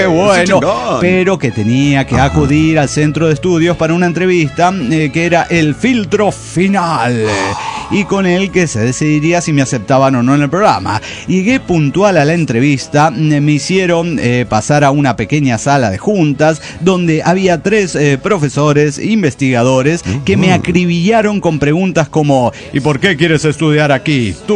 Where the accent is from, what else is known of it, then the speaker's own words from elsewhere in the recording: Salta, Argentina; de Salta, Argentina.